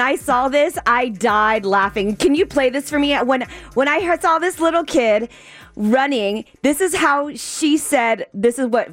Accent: San Diego, California, United States; now in Las Vegas, United States; I think moving out of my hometown of San Diego really put that into perspective of me missing that girlhood

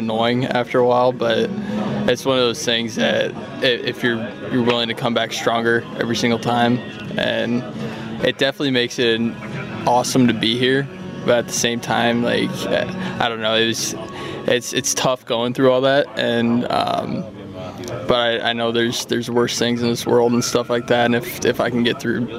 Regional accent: Nebraska, United States; So we were actually in Omaha, and I'm from Nebraska, so my entire family was there.

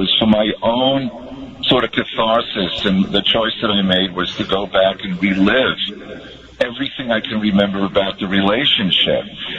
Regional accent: New York, United States; the fact that, you know, I grew up in New York and loving

